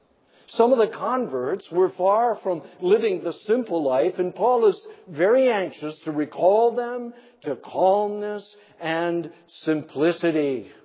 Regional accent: Nebraska, United States; There was a lady in my hometown back in Nebraska who could not stand secrets.

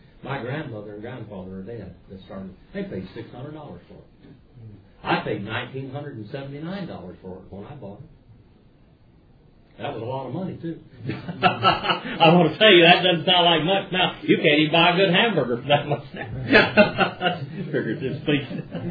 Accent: United States; American Indians, you know, I'm an Indian, and they're not the super race, by the way.

